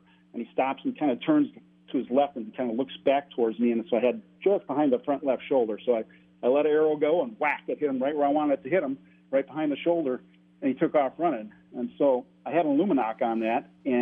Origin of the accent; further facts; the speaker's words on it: Winona, Minnesota, United States; I am from Winona, originally, right down on the Mississippi River there, southeast corner.